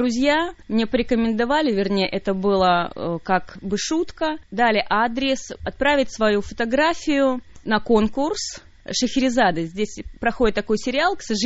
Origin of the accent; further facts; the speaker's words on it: Belarus; now in Slovakia; Наверное, немного иронично и смешно для меня, что я приехала из Беларуси